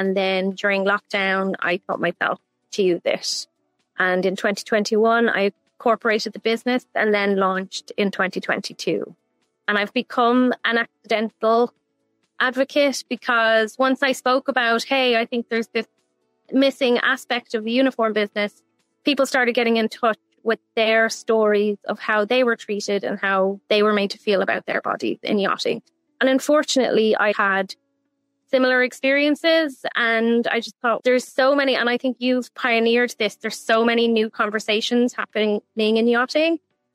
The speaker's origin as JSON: {"language": "English", "country": "Ireland", "moved": "as an adult", "said": "I'm from Ireland."}